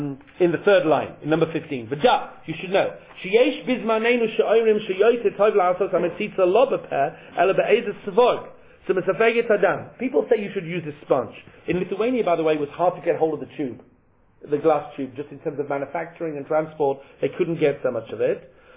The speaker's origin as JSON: {"language": "English", "town": "Leeds", "region": "Yorkshire and the Humber", "country": "United Kingdom", "said": "I said, I'm from Leeds."}